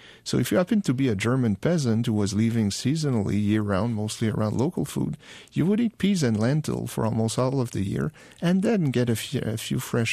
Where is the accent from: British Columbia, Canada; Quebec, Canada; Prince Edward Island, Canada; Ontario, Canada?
Quebec, Canada; Where I grew up in Quebec, apples are ready to be picked in September.